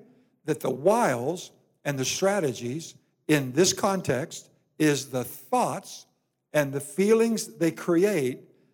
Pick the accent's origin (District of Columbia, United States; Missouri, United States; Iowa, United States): Iowa, United States; Now, I come from Iowa, and you know what? Growing up in Iowa, it still is today, the sport of wrestling was huge and is huge.